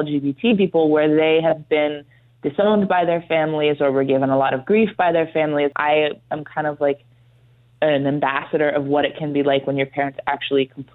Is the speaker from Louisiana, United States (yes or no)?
no; New York, United States; You know, I'm from New York, so my initial response is always like, oh, fight them.